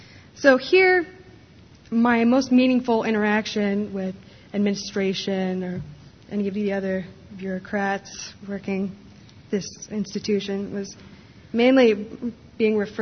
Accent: Ripon, California, United States; if you were in my hometown of Ripon, you might see these things called cane posters in people's yards in the front.

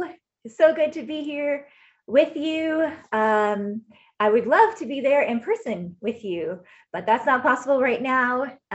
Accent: Waterloo, Ontario, Canada; now in Toronto, Canada; I grew up in Waterloo, fun fact, and so I'm just a neighbor growing up, but I've lived in Toronto for the last 11 years almost.

